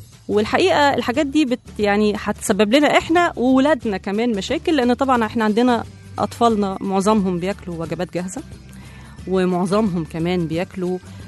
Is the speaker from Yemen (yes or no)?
no; Egypt; طبعا احنا كلنا كمصريين من عادتنا خلص الأكل نروح نشرب شاي